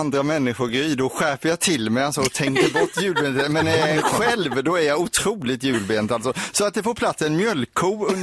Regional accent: Karlskrona, Blekinge, Sweden; Från början så kommer jag från Karlskrona, en bondgård utanför Karlskrona. Så jag är uppväxt med kor och sådana grejer då.

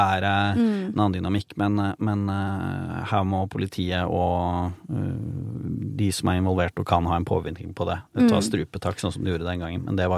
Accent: Oslo, Norway; Så jeg jo fra hans nabolag, og vi flyttet inn på Bøler I 1997. Da var jeg ett år gammel

